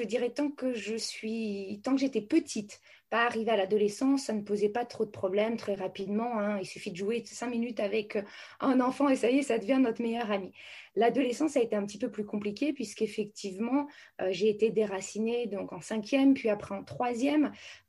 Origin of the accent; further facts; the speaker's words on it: France; moi, je suis une fille de militaire. Donc, j'ai énormément déménagé partout en France. J'ai fait plus de 16 déménagements dans ma jeunesse.